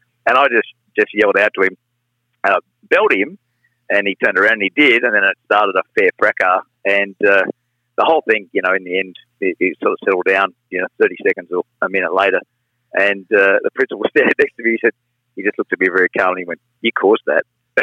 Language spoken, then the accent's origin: English; New South Wales, Australia; So that's and I really loved those days of, you know, playing footy and growing up on the Central Coast.